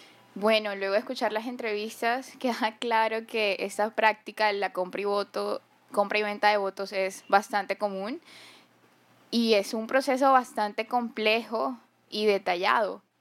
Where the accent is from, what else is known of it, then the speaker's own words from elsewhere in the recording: Riohacha, La Guajira, Colombia; now in Barranquilla, Colombia; que apenas estoy viviendo en Barranquilla, no, pues no tengo digamos que la experiencia aquí en Barranquilla, pero de donde soy, de Riohacha